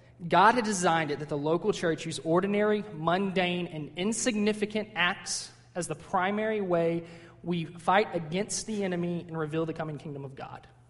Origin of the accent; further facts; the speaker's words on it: Texas, United States; born there; My dad's from Texas. I was born in Texas. That's just what I am.